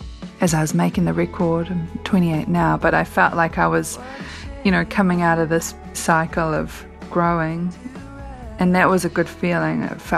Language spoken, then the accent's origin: English; Auckland, New Zealand; born there; I live in a place called Dunedin, which is sort of at the lower end. I was born in Auckland, which is at the top of the North Island.